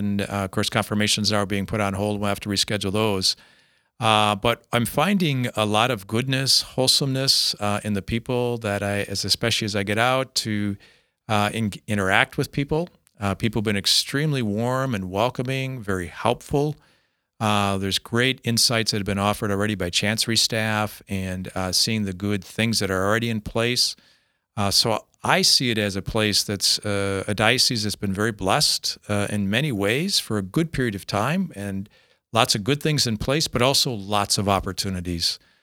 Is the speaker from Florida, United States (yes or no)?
no; Minnesota, United States; Growing up in Minnesota with 10,000 lakes, and the farm that I grew up on actually overlooked the lake, and having a little cabin in northern Minnesota